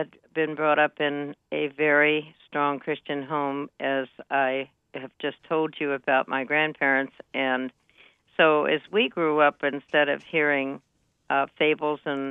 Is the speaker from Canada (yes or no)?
no; Pennsylvania, United States; also born or lived in Ohio; Well, I started life in Ohio, but at a young age grew up and spent the rest of my days in Pennsylvania.